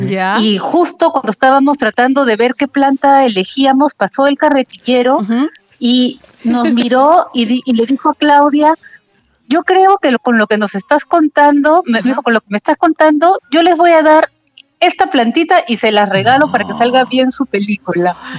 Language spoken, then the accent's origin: Spanish; Trujillo, La Libertad, Peru; Y bueno, yo soy de Trujillo.